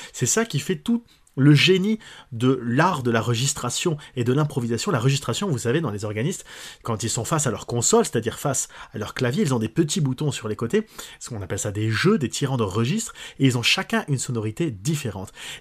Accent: Paris, Île-de-France, France; donc on est entre parisiens aujourd'hui, mais c'est pas parce qu'on est parisien qu'on peut pas faire de la belle musique

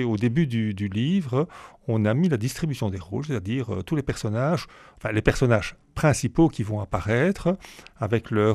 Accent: Waterloo, Wallonia, Belgium; Je viens du seul village de Belgique que tous les Français connaissent, en effet.

